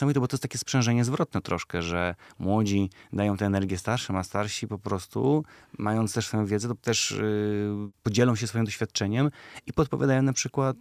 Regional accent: Łódź, Łódź Voivodeship, Poland; Jesteśmy z Łodzi, a łodzianie zawsze narzekają.

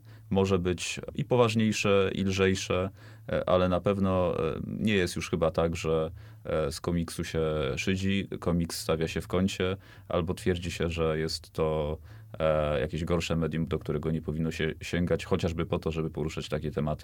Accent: Łódź, Łódź Voivodeship, Poland; Dodam też jako łodzianin

